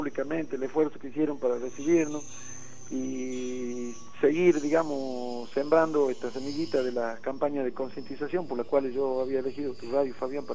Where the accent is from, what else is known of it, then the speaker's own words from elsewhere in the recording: Tafí Viejo, Tucumán, Argentina; acá en Tafí Viejo, de donde soy yo